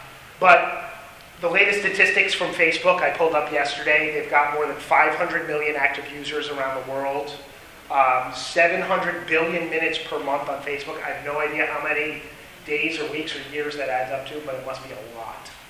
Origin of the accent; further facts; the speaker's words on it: Falls Church, Virginia, United States; I'm from Falls Church, Virginia, right outside of Washington, D.C.